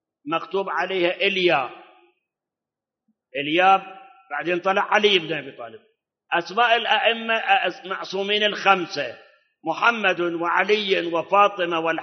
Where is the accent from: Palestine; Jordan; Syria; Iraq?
Iraq; وأكو مثل عندنا بالعراق يقول